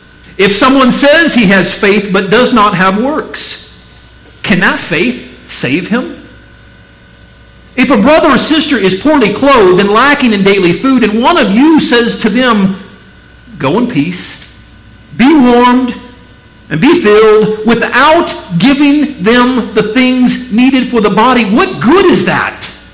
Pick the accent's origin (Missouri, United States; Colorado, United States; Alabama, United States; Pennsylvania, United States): Missouri, United States; I'm from Missouri. Show me you love me.